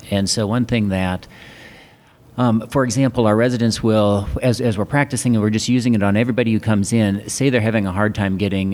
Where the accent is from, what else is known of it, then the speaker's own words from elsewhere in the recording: Des Moines, Iowa, United States; I'm here from Des Moines, Iowa